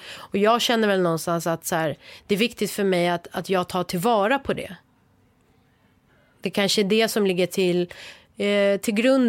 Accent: Sweden; also born or lived in Iran; jag är uppvuxen i Sverige liksom, och Sverige är ju mitt hemland. Jag har varit i Iran och besökt två gånger tror jag, efter att vi kom till Sverige. Men, och jag har släkt kvar i Iran

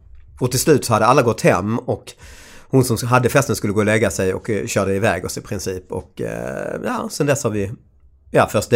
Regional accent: India; Jag fick förklara att jag är indier, så jag älskar elefanten.

